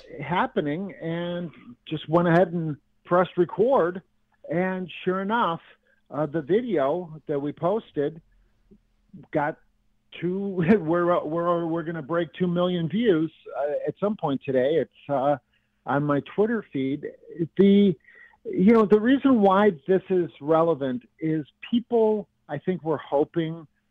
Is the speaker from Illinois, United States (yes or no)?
yes; Chicago, Illinois, United States; not only as a reporter, but as a Chicagoan